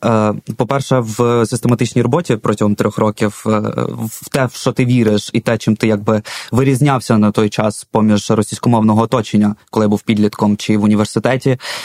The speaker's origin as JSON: {"language": "Ukrainian", "region": "Kyiv", "country": "Ukraine", "tie": "born or raised there", "said": "Там революція на граніті, помаранчева революція. Я досі, там мені 4 роки, я маленький киянин"}